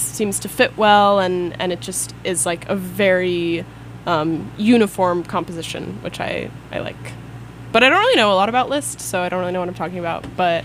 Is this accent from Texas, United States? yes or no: yes; Texas, United States; also born or lived in Oregon; now in Boston, United States; I'm from Texas, but before that, Oregon, and now Boston, which is exciting that I get to say that I'm from there.